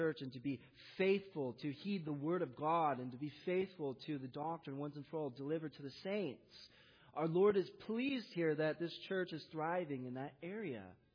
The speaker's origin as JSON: {"language": "English", "town": "San Diego", "region": "California", "country": "United States", "tie": "born or raised there", "said": "I like to think of this city a little like San Diego, a little shout out to my hometown, or perhaps Holland, which is really the San Diego of Michigan."}